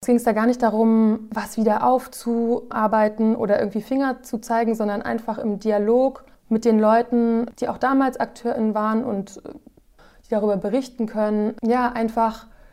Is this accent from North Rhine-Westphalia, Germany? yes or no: no; Rostock, Mecklenburg-Vorpommern, Germany; Und wir sind beide 89 geboren im Herbst, beide in Norddeutschland und ich im Osten und sie im Westen. Und ich in Rostock und sie in Beverstedt.